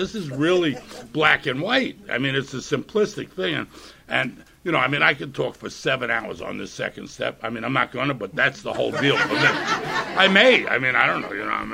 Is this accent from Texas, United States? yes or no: no; New York, United States; I am from New York.